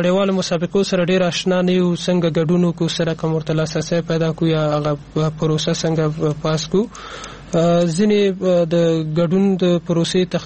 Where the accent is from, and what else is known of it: Afghanistan